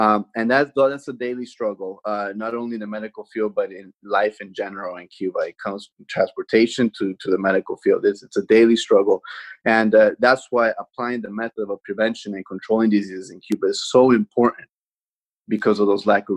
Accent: Guatemala; I know there's Cubans in my home country, Guatemala

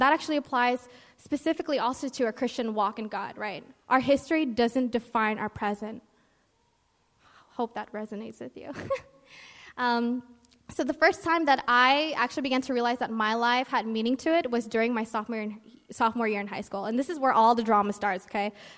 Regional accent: United States; born there; I'm actually not an Indo-born. I wasn't born in Indonesia. I was born here in America. So I'm Indonesian American.

